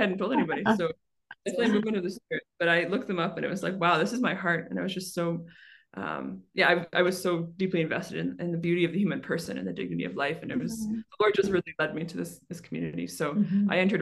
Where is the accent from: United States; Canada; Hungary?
Canada; Western Canada; I'm Canadian, so born in Canada, so Western Canada. I always say where I'm from, it's so cold in the winter that you have to plug your car in because the oil will freeze.